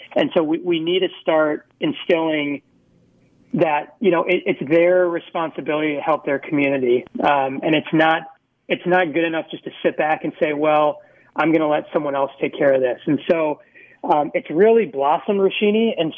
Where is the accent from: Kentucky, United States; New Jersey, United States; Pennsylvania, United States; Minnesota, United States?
Minnesota, United States; Minneapolis; And, you know, I grew up in Minneapolis, this is home. And I'm so proud of being here.